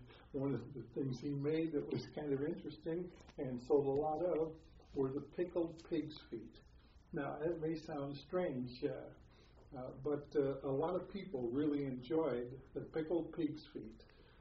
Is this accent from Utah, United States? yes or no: no; St. Louis, Missouri, United States; Well, I was born in St. Louis, Missouri, April of 1924, and spent my entire life here.